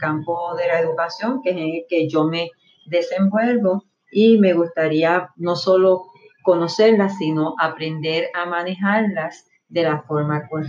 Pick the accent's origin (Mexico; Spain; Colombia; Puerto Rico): Puerto Rico; Carolina; soy del pueblo de Carolina.